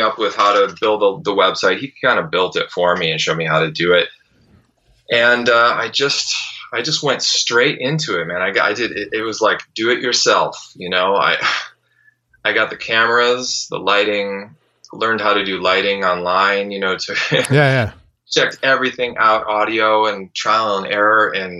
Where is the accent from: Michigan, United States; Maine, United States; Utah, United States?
Michigan, United States; Detroit; And I was introduced to his music when I was a teenager from my guitar teacher growing up in Detroit